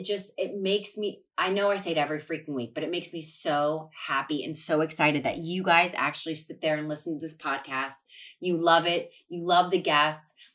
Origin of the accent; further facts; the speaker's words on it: Ohio, United States; I played sports my whole life growing up in Ohio.